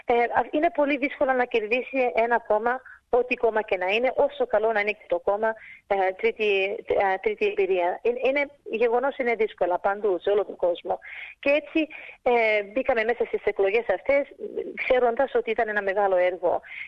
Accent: Greece; now in Australia; Σαν Ελληνίδα όμως είμαι πάρα πολύ υπερήφανη που κατάφερα να αντιπροσωπεύσω και τους Έλληνες και τους Αυστραλούς στην Βουλή της Δυτικής Αυστραλίας.

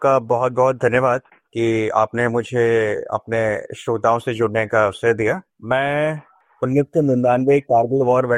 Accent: New Delhi, Delhi, India; also born or lived in Faridkot, Punjab / Guwahati, Assam / Meerut; मैं पैदाइश फरीदकोट पंजाब की हूँ, जिसमें थे तो मैं पंजाब में पैदा हुआ था।

